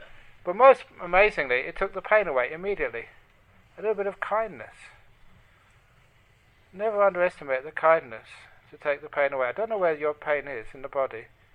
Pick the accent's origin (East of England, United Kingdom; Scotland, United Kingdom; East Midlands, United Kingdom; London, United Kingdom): London, United Kingdom; Growing up in London, again, poor area of London